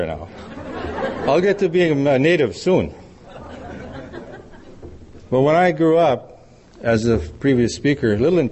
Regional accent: Manitoba, Canada; now in Edmonton, Canada; And I'm originally from Manitoba, but I'm here and very proud to be with my friends from Edmonton.

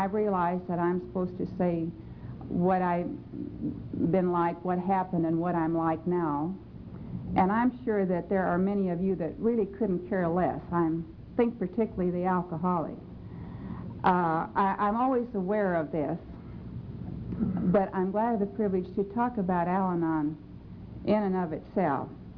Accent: California, United States; from Southern California and very happy to be here.

